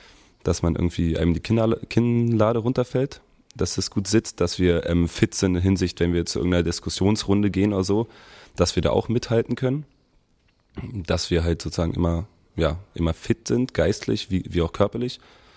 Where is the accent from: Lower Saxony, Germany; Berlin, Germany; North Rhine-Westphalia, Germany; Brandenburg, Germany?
Berlin, Germany; born there; Ich bin in Berlin geboren und wohne dort auch, in Kreuzberg.